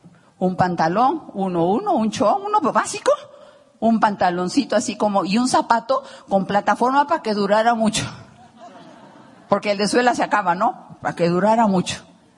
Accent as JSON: {"language": "Spanish", "region": "Lima", "country": "Peru", "moved": "as an adult", "said": "vengo de Lima, pero estoy perdida, no sé cómo llegar"}